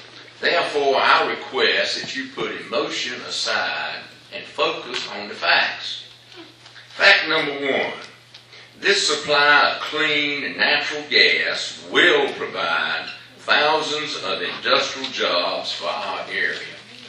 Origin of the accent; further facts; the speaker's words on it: Rocky Mount, North Carolina, United States; I'm from Rocky Mount.